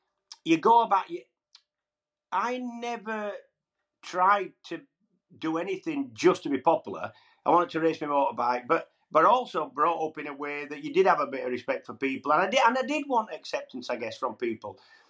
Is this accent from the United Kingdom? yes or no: yes; Huddersfield, Yorkshire and the Humber, United Kingdom; He's from Blackburn, I'm from Huddersfield, equidistant to Manchester.